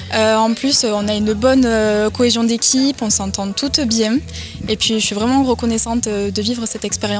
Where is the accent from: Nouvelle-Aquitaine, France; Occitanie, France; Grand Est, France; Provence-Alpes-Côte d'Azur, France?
Occitanie, France; Alors moi, je viens de Haute-Garonne.